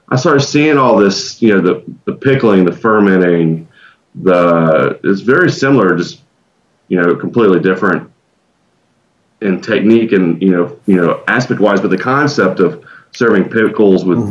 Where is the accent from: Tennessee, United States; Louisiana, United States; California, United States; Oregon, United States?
Tennessee, United States; my family was Texas ranchers, and I grew up in the Smoky Mountains of East Tennessee, and, you know, barbecue was always kind of like a cultural thing